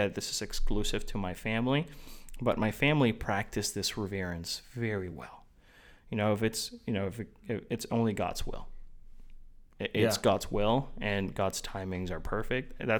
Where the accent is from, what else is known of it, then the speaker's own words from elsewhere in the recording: Dominican Republic; so we grew up Catholic in the Dominican Republic. The Dominican Republic is one of the most devoted countries when it comes to, like, Catholicism.